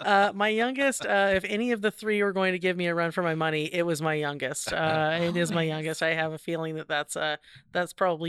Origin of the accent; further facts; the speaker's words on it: Vashon Island, Washington, United States; also born or lived in Port Townsend; So I was born on Vashon Island, which is between Seattle and Tacoma in the Puget Sound, and lived there until my high school years, and then we moved to Port Townsend.